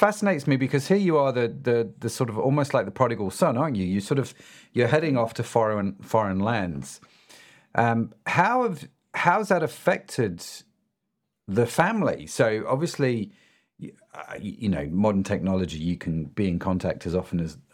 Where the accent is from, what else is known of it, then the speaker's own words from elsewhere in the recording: United Kingdom; being British, we have a certain, I guess, understanding of Italia